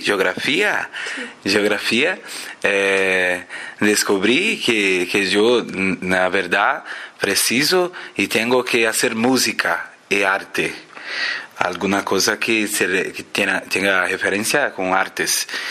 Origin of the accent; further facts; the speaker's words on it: Poá, São Paulo, Brazil; Spanish is a second language; tenemos en Poá, que es mi ciudad, cerca de São Paulo